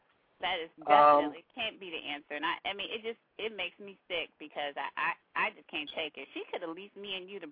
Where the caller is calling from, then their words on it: Washington, District of Columbia, United States; I'm here in D.C., and I have